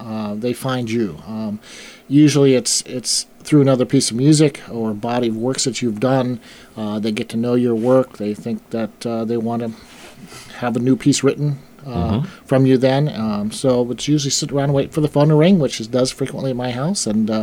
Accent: Midwest, United States; Well, I'm from the Midwest, but I've been living here for 17 years now.

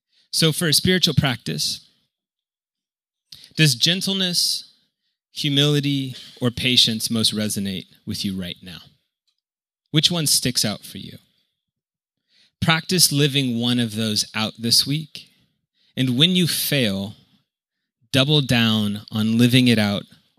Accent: Kansas City, Missouri, United States; I'm from Kansas City, Missouri, which is split down the middle of Missouri and Kansas.

